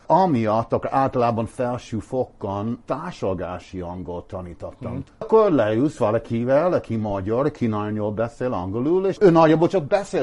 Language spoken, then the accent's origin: Hungarian; Dublin, Leinster, Ireland; Dublinben, ahol én felnőttem a köztársaságban délen